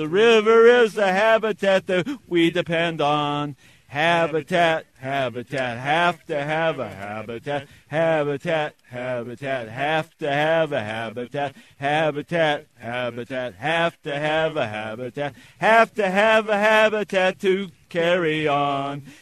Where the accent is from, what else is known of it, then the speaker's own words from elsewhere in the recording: Berkeley, California, United States; I'm from Berkeley, Bay Area Watershed